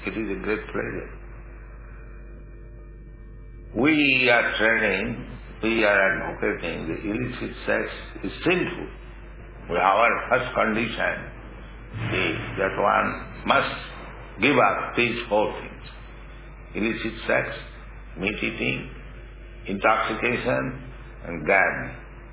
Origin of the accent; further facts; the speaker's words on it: India; moved away as an adult; now in New York, United States; I came from India alone, New York, 1965.